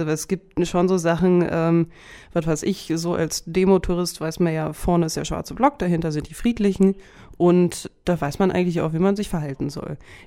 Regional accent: Lower Saxony, Germany; born there; Das sage ich jetzt nicht nur als gebürtige Niedersächsin.

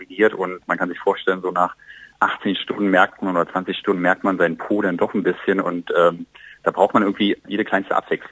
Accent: Berlin, Germany; ich komme aus Berlin, innerhalb Berlins

